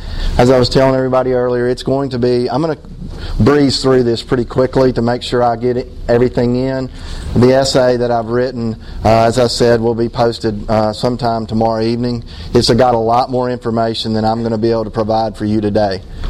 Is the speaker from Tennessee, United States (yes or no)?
yes; Knoxville, Tennessee, United States; I'm from Knoxville, Tennessee, and I've been in this walk since 1994.